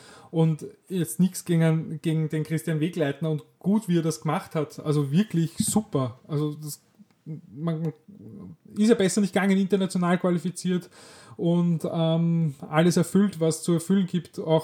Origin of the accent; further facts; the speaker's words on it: Vienna, Austria; Und ich weiß, wir sind Wiener, wir raunzen gern, wir jammern gern